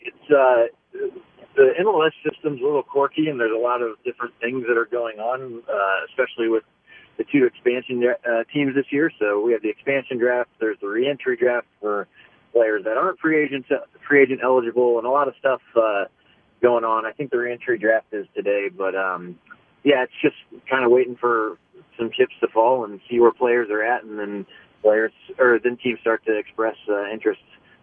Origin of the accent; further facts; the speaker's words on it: Kansas City, United States; especially in my hometown, in front of friends and family, and have as much success as we did while I was playing here.